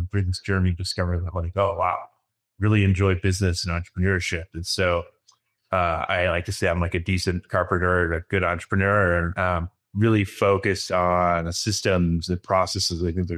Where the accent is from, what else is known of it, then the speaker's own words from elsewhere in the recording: Michigan, United States; Yeah. I'm from Michigan.